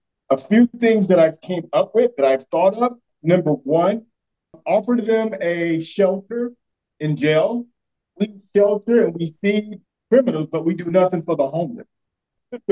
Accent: North Carolina, United States; moved away as an adult; now in California, United States; First off, I'm from North Carolina originally. I actually moved to California in 2001.

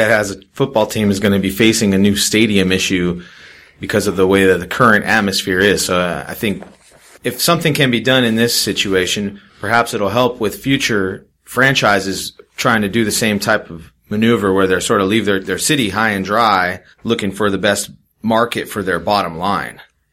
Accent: California, United States; I know as a child, I grew up in Orange County and we lost the Rams

